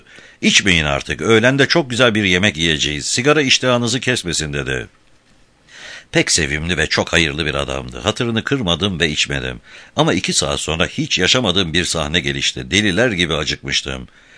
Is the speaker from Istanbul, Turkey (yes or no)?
yes; Istanbul, Turkey; born there; İşte ben o zaman İstanbul'da dünyaya geldim. Biz İstanbul'da o zamanlar bütün sokak birlikte yaşardık.